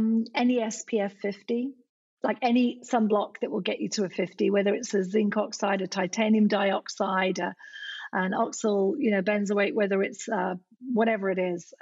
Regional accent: Scotland, United Kingdom; born there; I'm Scottish by birth

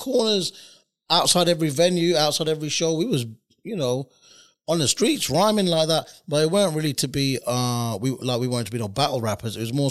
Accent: Birmingham, West Midlands, United Kingdom; I was born in Birmingham. Yeah.

